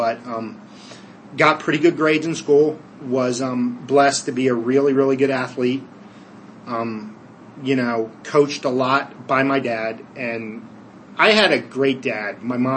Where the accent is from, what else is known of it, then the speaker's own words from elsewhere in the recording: Millersville, Maryland, United States; I was originally born and raised in Millersville, Maryland, which is about 12 minutes south of Baltimore. So I always just say from Baltimore, Maryland. Baptized Catholic, had godparents, grew up in a pretty lower middle class area.